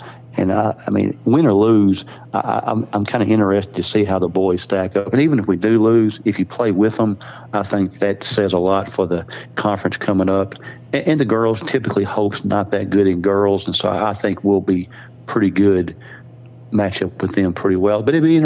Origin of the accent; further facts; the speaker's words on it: Pine Bluff, Arkansas, United States; Well, fellas, I'm from Pine Bluff, so that's, you know, I know all about Watson Chapel.